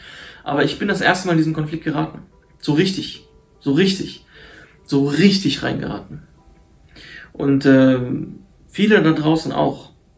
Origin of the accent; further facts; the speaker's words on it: Syria; German is a second language; now in Germany; also ich komme aus Syrien